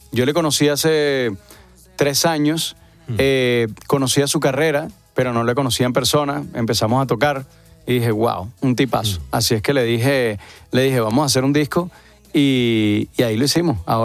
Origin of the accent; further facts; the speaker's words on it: Venezuela; yo soy venezolano, soy rubio porque mis padres son españoles, pero soy venezolano